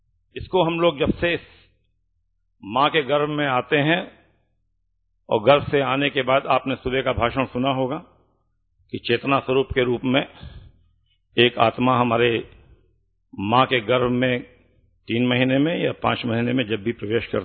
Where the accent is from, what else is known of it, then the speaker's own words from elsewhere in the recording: Ayodhya, Uttar Pradesh, India; मैं रामलला की भूमि से आता हूं, अयोध्या की रामलला की भूमि से हैं